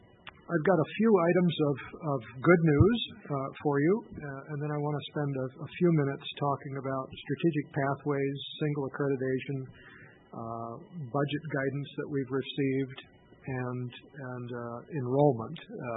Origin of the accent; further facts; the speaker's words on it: Fairbanks, Alaska, United States; I guess I was born and raised in Fairbanks, so I know Fairbanks very well.